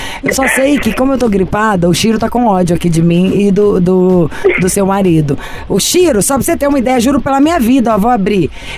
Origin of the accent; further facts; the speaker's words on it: Belo Horizonte, Minas Gerais, Brazil; now in São Paulo, Brazil; eu sou de Belo Horizonte, já conhecia Júlio, mas só por coisa de internet, eu moro em São Paulo